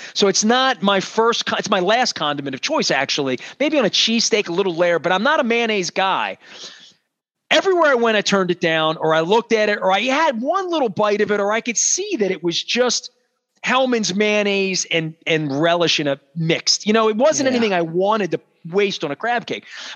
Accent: Dundalk, Maryland, United States; And I'm thinking, I grew up in Dundalk.

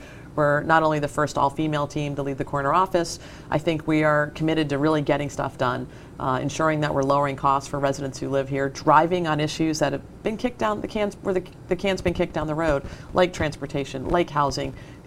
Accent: Hawaii, United States; born there; now in Salem, United States; I didn't have the good fortune to grow up here. I'm a Navy brat, so I was born in Hawaii. We moved to lots of different places. I came to Massachusetts to go to college, like many people, and just never left.

